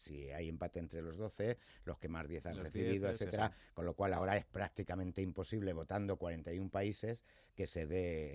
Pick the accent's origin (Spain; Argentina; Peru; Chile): Spain; aquí los españoles somos tan tremendistas